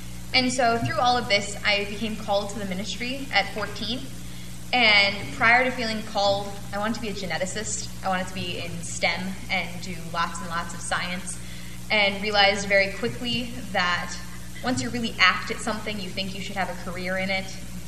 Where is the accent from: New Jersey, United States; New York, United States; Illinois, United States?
Illinois, United States; Palatine; I am from Palatine, Illinois, so north of Chicago in the suburbs, not really Chicago, but I like to pretend.